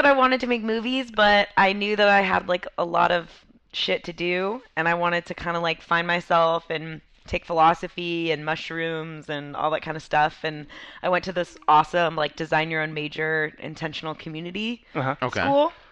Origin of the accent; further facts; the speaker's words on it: Atlanta, Georgia, United States; No, I grew up in Atlanta, Georgia.